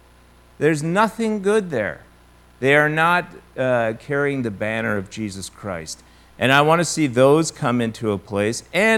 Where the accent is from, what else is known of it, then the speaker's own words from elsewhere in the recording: Montana, United States; I'm from Montana. I was born on the high plains of Montana. I grew up in a hunter's and fisherman's paradise.